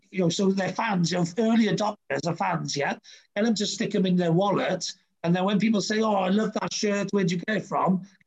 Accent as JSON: {"language": "English", "region": "Wales", "country": "United Kingdom", "said": "Because I'm a Welsh dragon."}